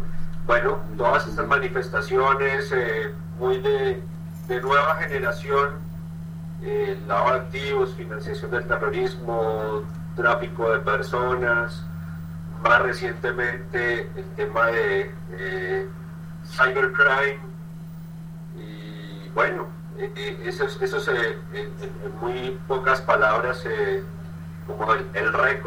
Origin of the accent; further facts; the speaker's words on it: Bogotá, Colombia; soy abogado bogotano, soy egresado de la Universidad Santo Tomás y penalista y criminólogo de la Universidad Externado de Colombia.